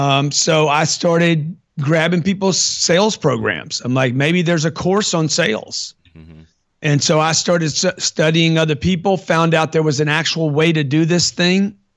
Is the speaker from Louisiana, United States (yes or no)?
yes; Lake Charles, Louisiana, United States; I grew up in Lake Charles, Louisiana.